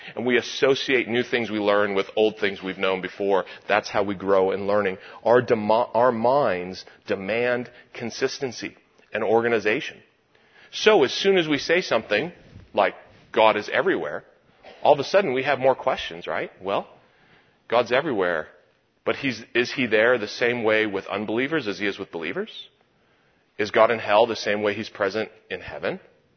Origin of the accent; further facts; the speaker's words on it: California, United States; what I am, I'm a man and I'm a Californian.